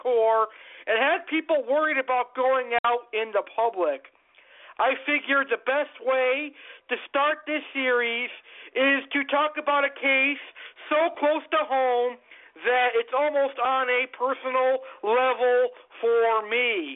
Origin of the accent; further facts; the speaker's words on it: Springfield, Massachusetts, United States; born there; And I was born here in Springfield, Mass in 1993.